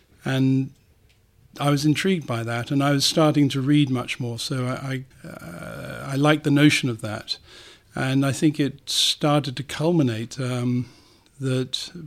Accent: South West England, United Kingdom; also born or lived in Hertfordshire; You say I grew up in Somerset. In fact, I was born in Somerset and we ended up back in Somerset, but we were quite peripatetic in the interim.

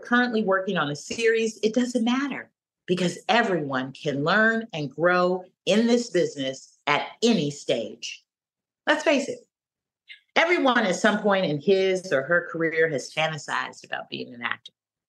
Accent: San Francisco, California, United States; my early years growing up in San Francisco, California.

